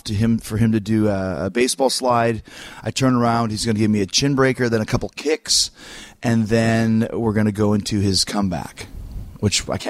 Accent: Canada; I'm from Canada.

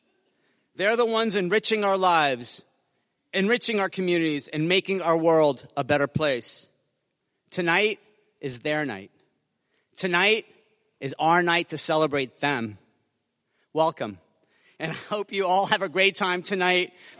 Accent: San Francisco, California, United States; welcome to San Francisco, to my hometown.

